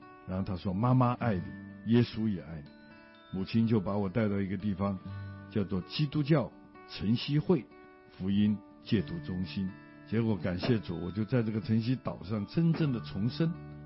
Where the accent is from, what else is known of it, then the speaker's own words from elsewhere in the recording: Hong Kong; 我从小在香港长大